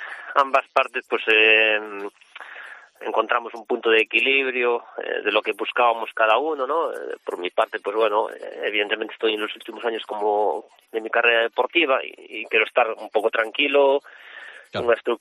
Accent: Galicia, Spain; muy poquitas veces corrí en Galicia y nunca lo había hecho pasando por mi pueblo

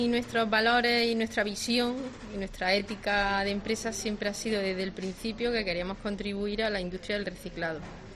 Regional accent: Andalusia, Spain; somos una familia andaluza con raíces en Málaga.

